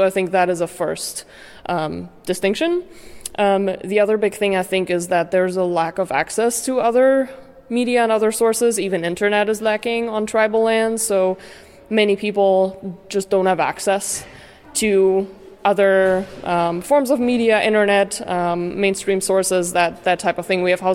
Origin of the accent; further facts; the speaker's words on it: Germany; moved away; somebody growing up in Germany, living here